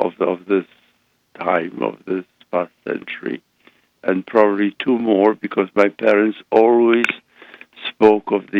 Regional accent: Poland; first language French; English is a second language; 1937, in Poland, we are a very comfortable family. Our Polish is perfect. My first language is French, because my mother insisted that we should, my brother and I should speak French.

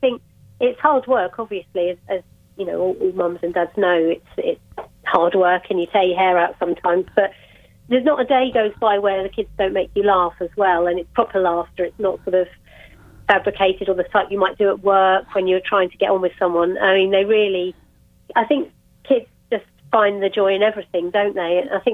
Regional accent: East of England, United Kingdom; I'm from Hertfordshire, which is sort of north of London, so fairly central.

